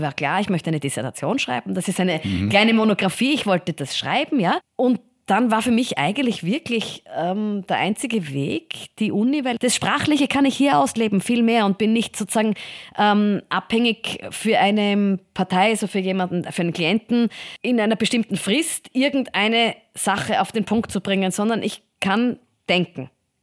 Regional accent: Vienna, Austria; ich bin aufgewachsen und in die Schule gegangen in Wien, ganz unspektakulär

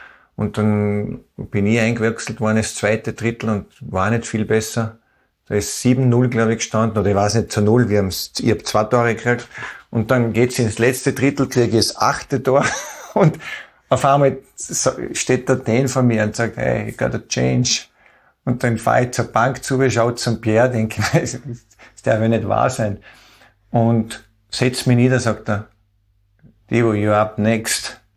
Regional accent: Vienna, Austria; now in Vorarlberg, Austria; Ich bin ein Wiener und lebe jetzt in Vorarlberg

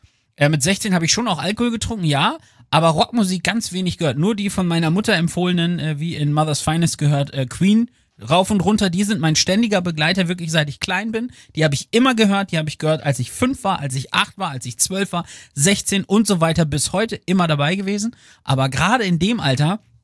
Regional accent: Lower Saxony, Germany; Ich bin ja Ostfriese und bei uns gab es natürlich Sour Power damals.

